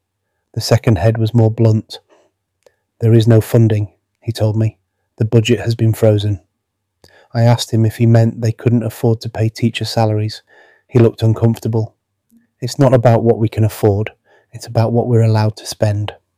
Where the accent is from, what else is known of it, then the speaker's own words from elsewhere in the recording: Beeston, England, United Kingdom; I grew up in Beeston watching my mum leave for her first cleaning job at 5:30 every morning.